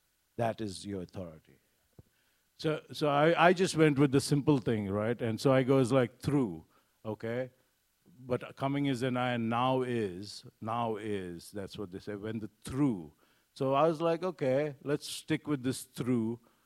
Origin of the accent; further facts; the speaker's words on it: India; now in United States; I came from India and I went to a football game in Oklahoma.